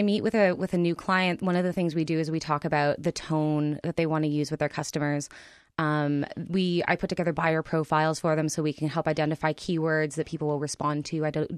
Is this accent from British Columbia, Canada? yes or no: no; Winnipeg, Manitoba, Canada; So I'm born and raised in Winnipeg. I did a brief stint where I lived in Hamilton, Ontario, and then came back.